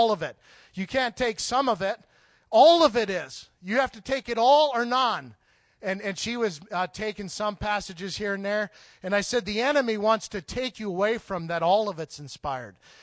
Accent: Canada; Remember, I'm a Canadian, comes from a small village in Canada. I didn't grow up in the city, you know. So I was really naive.

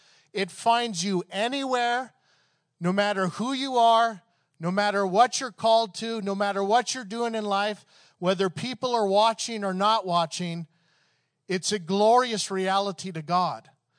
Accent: Canada; I remember when I was growing up in Canada, and, you know, our Canada's sport is hockey.

